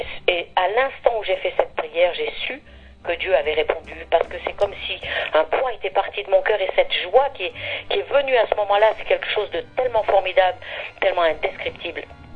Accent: Grenoble, Auvergne-Rhône-Alpes, France; quelqu'un qui venait d'arriver à Grenoble, puisque je suis native de Grenoble.

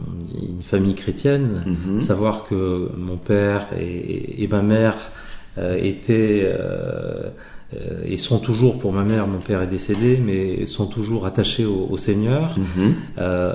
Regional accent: Hauts-de-France, France; je suis issu du nord de la France, j'ai grandi dans les corons, dans les maisons rouges, hein, à briques rouges.

